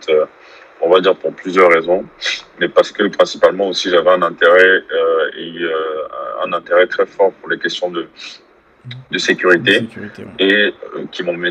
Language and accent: French; Côte d’Ivoire; je suis ivoirien.